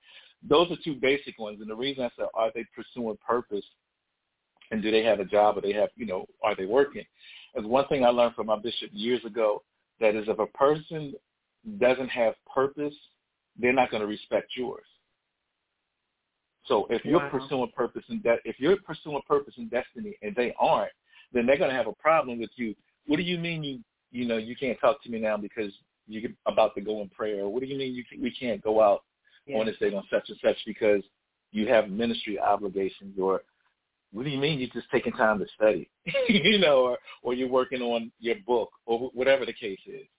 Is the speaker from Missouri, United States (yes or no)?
no; Philadelphia, Pennsylvania, United States; I'm from Philly, so we always know what's going on around us.